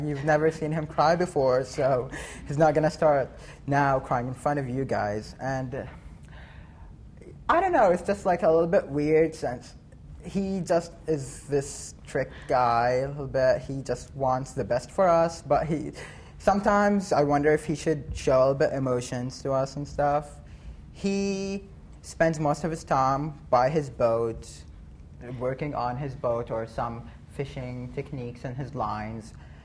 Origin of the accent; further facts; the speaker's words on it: Bahrain; English is a second language; now in Juneau, United States; I'm 16 years old. I'm from Bahrain, from the Middle East.